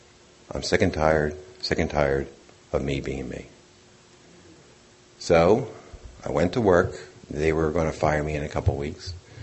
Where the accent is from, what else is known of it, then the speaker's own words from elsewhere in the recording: Philadelphia, Pennsylvania, United States; Now, I'm from Philadelphia, Pennsylvania. My father has 46 years in this program, so I knew what he was talking about.